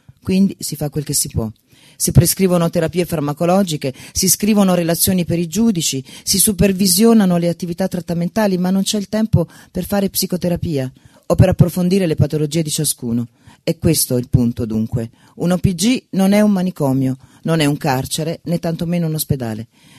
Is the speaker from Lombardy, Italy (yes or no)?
no; Lazio, Italy; nel paese dove sono nata e cresciuta, nel Viterbese